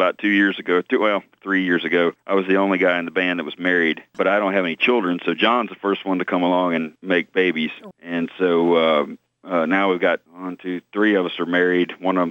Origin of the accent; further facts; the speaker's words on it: Stone Mountain, Georgia, United States; I go down there, and you know, I grew up in Stone Mountain, Georgia.